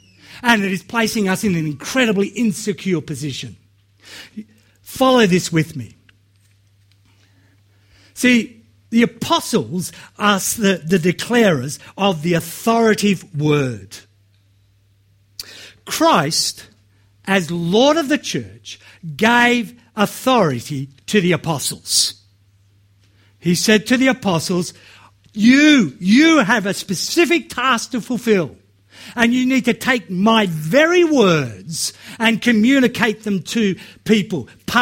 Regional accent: Australia; I'm an Australian, I know that doesn't work. Might work in some cultures, but it doesn't work in Aussie culture.

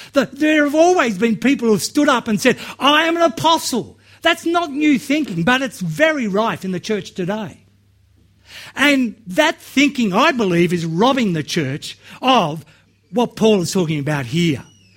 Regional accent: Australia; I'm an Australian, I know that doesn't work. Might work in some cultures, but it doesn't work in Aussie culture.

